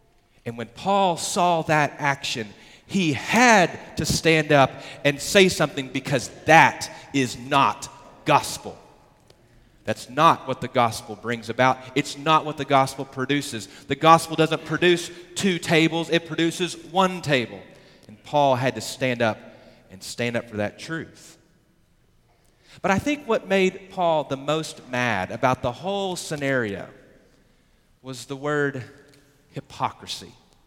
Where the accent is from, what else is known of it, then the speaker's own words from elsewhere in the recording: United States; It's not that I'm an American. It's not that I live in Texas.